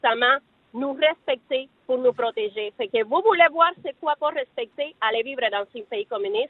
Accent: Cuba; moi, je viens d'un pays communiste. Moi, je viens de Cuba.

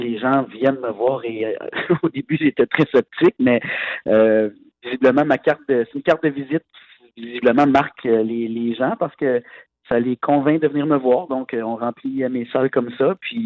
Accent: Canada; accent: Canadian; quand je reviens ici, les gens trouvent pas que j'ai un accent français, et quand je suis là-bas, les gens ils me comprennent, évidemment, ils trouvent que j'ai un accent canadien

